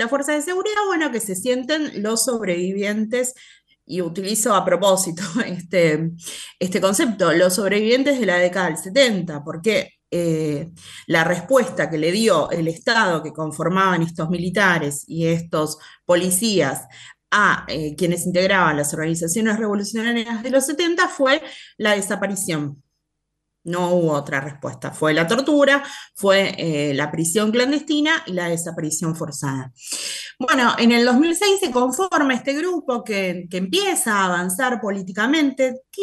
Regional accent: Argentina; esta idea que nosotros mantuvimos como sociedad argentina

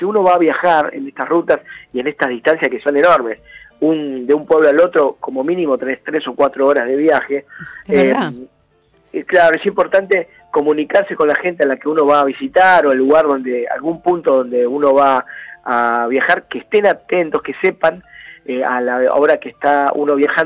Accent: Río Gallegos, Santa Cruz, Argentina; yo me crié por acá, yo me crié de chico, de chico... Me crié en Río Gallegos

